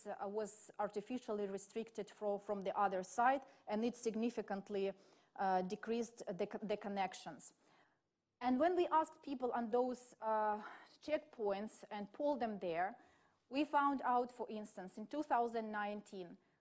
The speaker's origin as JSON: {"language": "English", "town": "Stanytsia Luhanska", "region": "Luhansk Oblast", "country": "Ukraine", "tie": "born or raised there", "second_language": "English", "said": "This is Stanitsa Luhansk. This is my hometown, and this is part of the checkpoint, which was the only one checkpoint serving in Luhansk Oblast after 2014."}